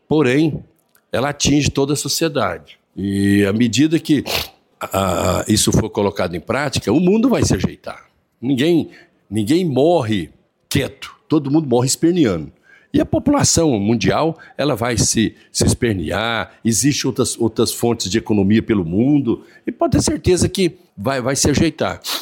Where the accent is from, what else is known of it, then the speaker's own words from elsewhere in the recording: Goiás, Brazil; E como goiano, eu torço muito para que dê certo